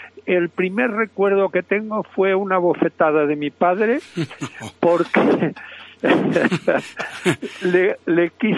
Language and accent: Spanish; Galicia, Spain; En mi tierra, en Galicia, por aquel entonces, bueno, cuando yo era pequeñito no había televisión.